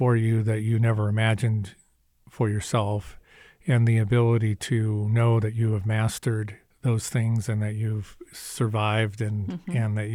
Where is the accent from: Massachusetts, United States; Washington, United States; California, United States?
California, United States; Los Angeles; the specific area that I remember the most was Claremont, which is the little city suburb around Pomona College